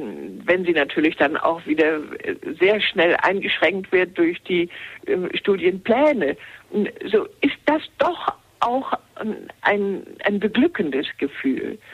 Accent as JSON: {"language": "German", "region": "Schleswig-Holstein", "country": "Germany", "tie": "born there", "said": "Ich bin in Schleswig-Holstein geboren"}